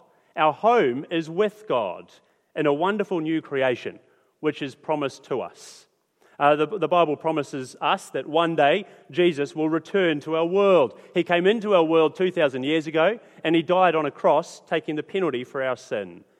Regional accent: Australia; born there; Now, I was born in Australia, okay, so.

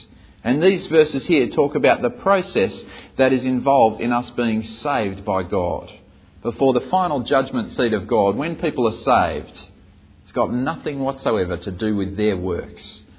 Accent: Australia; born there; I was born in Australia.

